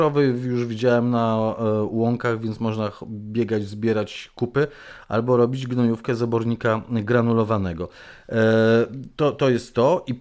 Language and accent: Polish; Pomeranian Voivodeship, Poland; u nas na Kaszubach rzeczywiście tworzy się taką oponoplastykę